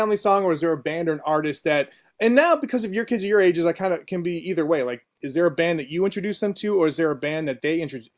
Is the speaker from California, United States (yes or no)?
no; New Hampshire, United States; I grew up in New Hampshire, right?